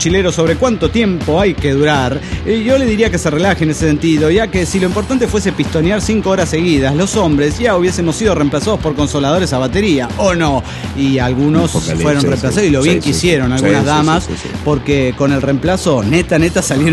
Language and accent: Spanish; Cochabamba, Bolivia; Soy el juguetero de Cochabamba, Bolivia.